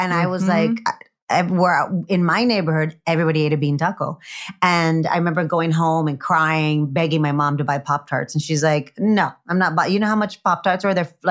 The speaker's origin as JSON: {"language": "English", "region": "Texas", "country": "United States", "said": "And we're from the ranch. I'm also from South Texas, and we would grow the food."}